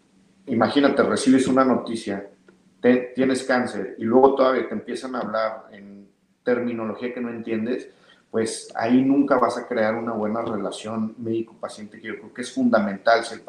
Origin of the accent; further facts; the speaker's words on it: Monterrey, Nuevo León, Mexico; tú eres de Monterrey, yo soy de Monterrey, trabajo en Monterrey